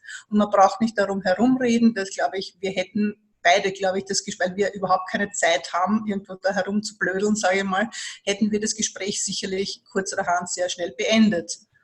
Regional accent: Vienna, Austria; Für mich als Wienerin

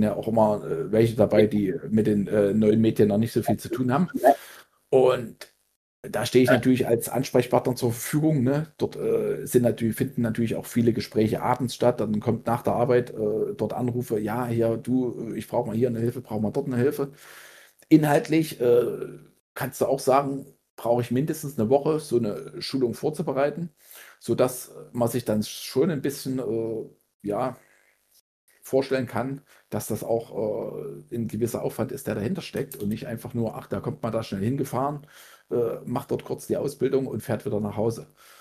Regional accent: Dolpen, North Rhine-Westphalia, Germany; Ich komme ja aus Dolpen und war dort auch 5 Jahre lang Trainer in einer recht erfolgreichen Zeit.

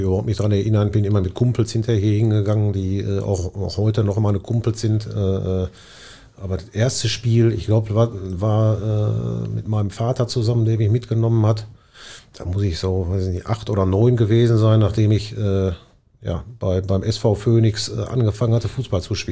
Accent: Bochum, North Rhine-Westphalia, Germany; habe meine ganze Kindheit, meine fußballerische Kindheit bei Phoenix Bochum begonnen, bin hier zur Schule gegangen, habe hier studiert

